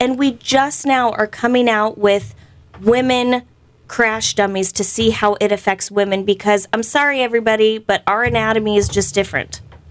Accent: California, United States; I call it the stink bug because I'm from California.

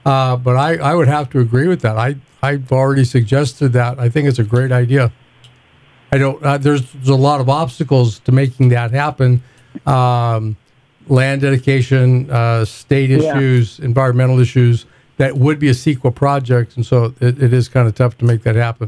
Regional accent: California, United States; a regional park concept that I grew up with in Southern California

